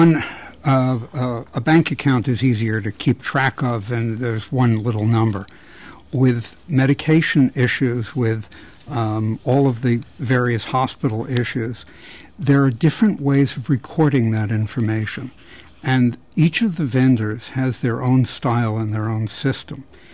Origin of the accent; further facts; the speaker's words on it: New York, United States; I'm from New York.